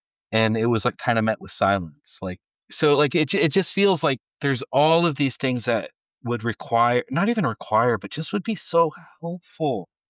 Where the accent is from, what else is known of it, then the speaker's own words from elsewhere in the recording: Ohio, United States; growing up in Central Ohio, the Vineyards were always like kind of on the cutting edge